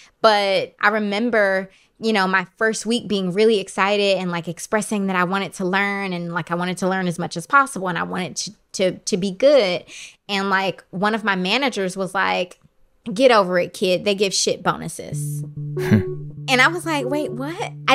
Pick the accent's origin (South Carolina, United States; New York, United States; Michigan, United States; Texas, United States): Michigan, United States; Detroit; Like, I came from Black Detroit. You know, I went to a all Black high school in Detroit. I went to a Black college.